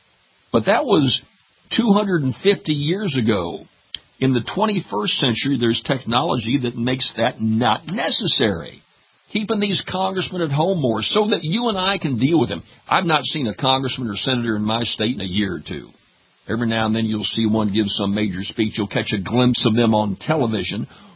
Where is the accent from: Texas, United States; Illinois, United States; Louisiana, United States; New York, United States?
Louisiana, United States; New congressman in my home state down here in Louisiana